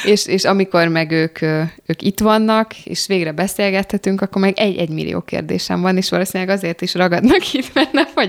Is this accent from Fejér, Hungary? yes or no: yes; Dunaújváros, Fejér, Hungary; Én olyan dunaújvárosi vagyok, hogy ezt nem tudok más mondani magamról